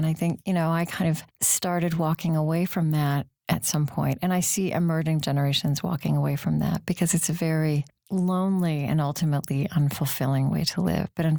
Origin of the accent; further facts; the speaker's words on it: Bible Belt, United States; I grew up in the Bible Belt, as we say here.